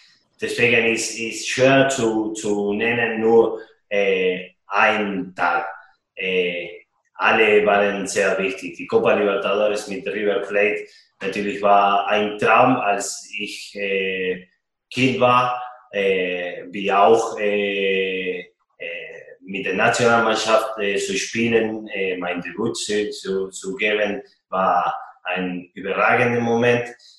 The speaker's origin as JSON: {"language": "German", "country": "Argentina", "second_language": "German", "lives_now": "Nürnberg, Germany", "said": "man als Argentinier einen Fanblock zu haben in Deutschland, in Nürnberg, das macht mich richtig stolz"}